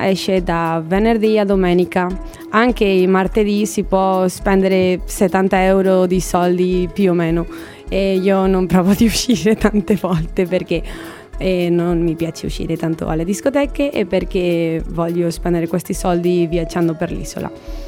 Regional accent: Valencia, Valencian Community, Spain; Italian is a second language; now in Cagliari, Italy; Di Valencia, Spagna.

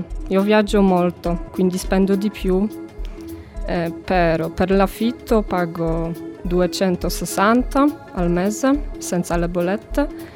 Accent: Gdańsk, Pomeranian Voivodeship, Poland; Italian is a second language; now in Cagliari, Italy; Vengo dalla Polonia, da una grande città sul mare, Danzica.

